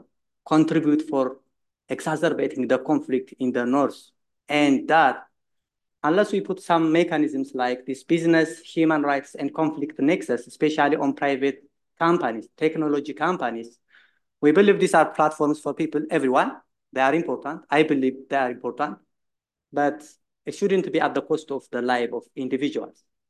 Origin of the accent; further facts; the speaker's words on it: Ethiopia; I'm from Ethiopia.